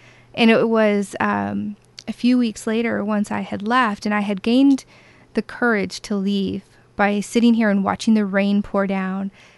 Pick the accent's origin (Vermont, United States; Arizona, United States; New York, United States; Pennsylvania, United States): Arizona, United States; Tucson; born there; My hometown, I'm born in Tucson. All my friends and family are in Phoenix. So I am a West Coast girl.